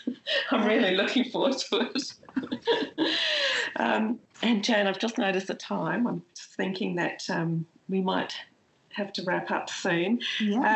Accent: New Zealand; If you can't tell already, I'm a Kiwi. And so my family's always been split half, you know, half Aussie, half New Zealand.

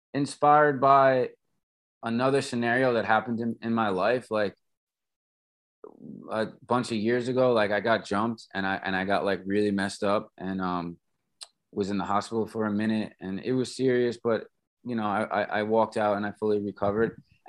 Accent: Jersey City, New Jersey, United States; we're from Jersey City, but there's really nowhere to play over here. Like people would always confuse us and think that we're from Brooklyn or New York, and we're like, no, we're actually not

